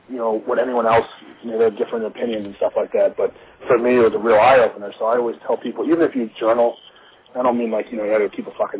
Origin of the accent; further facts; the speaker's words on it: Illinois, United States; I grew up just outside of Chicago